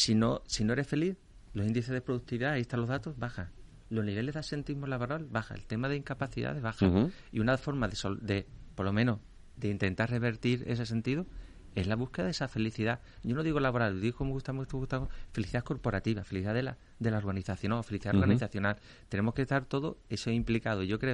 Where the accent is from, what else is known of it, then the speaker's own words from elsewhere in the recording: Cádiz, Andalusia, Spain; yo que soy de Cádiz, evidentemente vengo de Cádiz